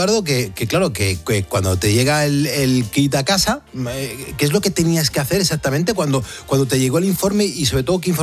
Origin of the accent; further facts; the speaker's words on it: Spain; un buen crisol, es verdad, bueno, para eso somos españoles y somos muy grandes.